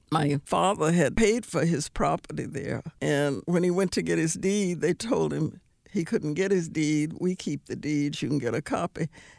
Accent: Monroe, Louisiana, United States; moved away as an adult; Yes, I was raised in Monroe, Louisiana with four sisters, five girls in my family. And we lived there until we came here in 44.

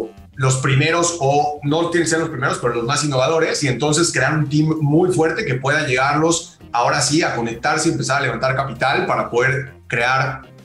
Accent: Mexico; incluyéndome al 100% como mexicano

